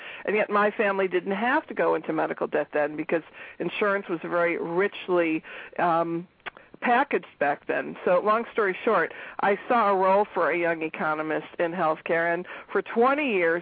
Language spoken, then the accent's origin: English; Michigan, United States; I grew up outside of Detroit, and you brought great PR to the Motor City